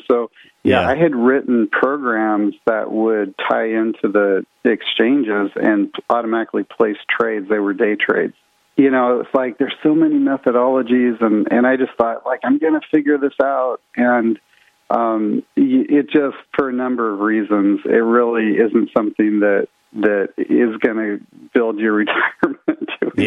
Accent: Los Altos, California, United States; I grew up in California in Los Altos, Mountain View, kind of Silicon Valley

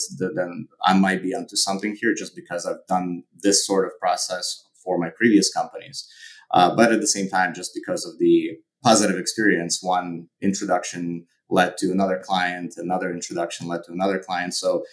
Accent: Ukraine; now in United States; I'm originally from Ukraine. I immigrated to the United States in 1998.

